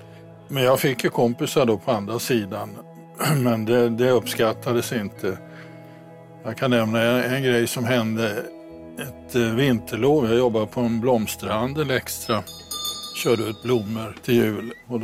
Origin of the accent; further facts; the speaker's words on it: Stockholm, Stockholm County, Sweden; jag var ju en lite främmande fågel bland alla rumpmasar då, i och med att jag kom från Stockholm.